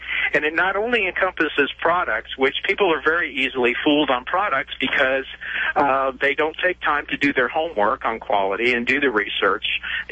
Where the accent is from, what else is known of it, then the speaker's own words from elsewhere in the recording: United States; now in Pittsburgh, United States; I'm just visiting from Pittsburgh. I grew up here.